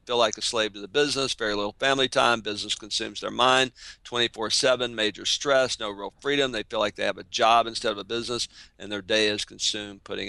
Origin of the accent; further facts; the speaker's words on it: Alabama, United States; She's from New Jersey. I'm from Alabama.